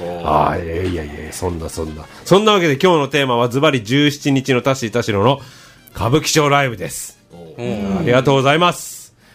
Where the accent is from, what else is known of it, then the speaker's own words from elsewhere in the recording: Yokosuka, Kanagawa, Japan; born there; 俺は横須賀生まれだから知ってるけどさ、三浦半島の。